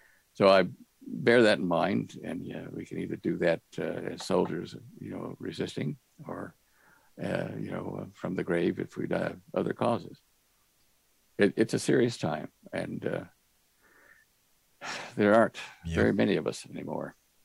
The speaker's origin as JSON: {"language": "English", "country": "United States", "said": "And I just speak as an American, but I'm sure other countries, people feel that way"}